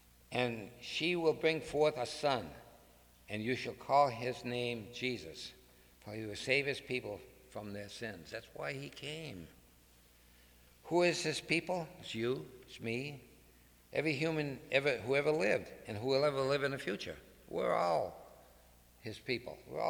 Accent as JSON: {"language": "English", "region": "Massachusetts", "country": "United States", "accent": "Massachusetts", "said": "everybody's heard me talk long enough that they should be able to understand my Massachusetts accent, okay?"}